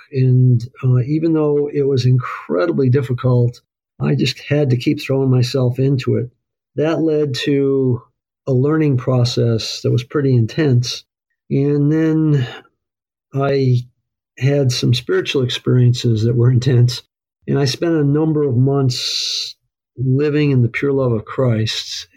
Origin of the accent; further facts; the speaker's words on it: East Coast, United States; When I grew up on the East Coast, my folks joined the church when I was in the eighth grade